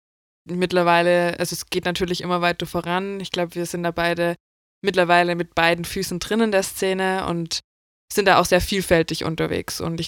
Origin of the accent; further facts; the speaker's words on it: Germany; now in Austria; wir kommen beide aus Deutschland und haben uns dann hier in Österreich zum Master getroffen.